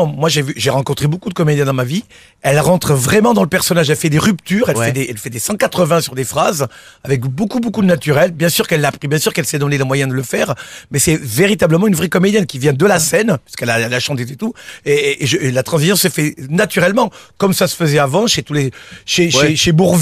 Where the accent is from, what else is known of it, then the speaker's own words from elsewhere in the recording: Albi, Occitanie, France; Je suis profondément albigeois, moi.